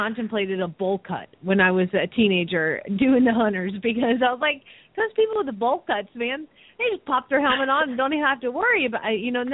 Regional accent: Georgia, United States; I grew up in Georgia, humid as hell, and I had to wear that coat.

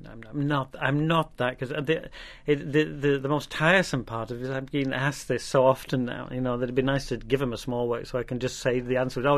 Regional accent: United Kingdom; I come from the British. My art has grown in the British landscape

